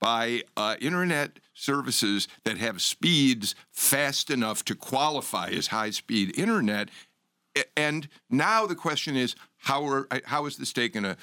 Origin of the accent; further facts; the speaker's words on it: Chicago, Illinois, United States; I'm from Chicago.